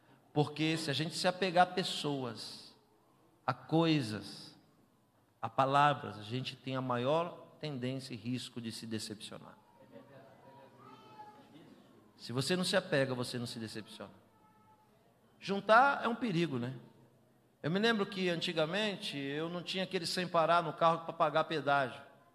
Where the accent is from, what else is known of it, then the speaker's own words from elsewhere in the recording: São Paulo, Brazil; eu tinha 14 anos de idade, em uma comunidade na zona sul de São Paulo, de onde eu sou oriundo, com 100 judeus.